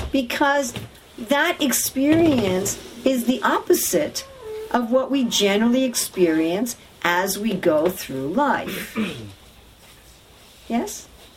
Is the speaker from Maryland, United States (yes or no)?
no; New York, United States; I'm from New York, so I think New York is the center.